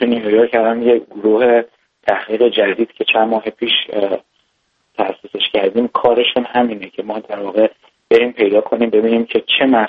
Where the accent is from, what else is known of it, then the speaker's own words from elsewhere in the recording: Iran; ما ایرانی هستیم